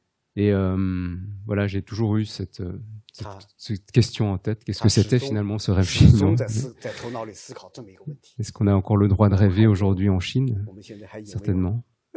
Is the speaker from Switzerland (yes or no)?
yes; Switzerland; En tant que Suisse, on ne peut pas espérer mieux.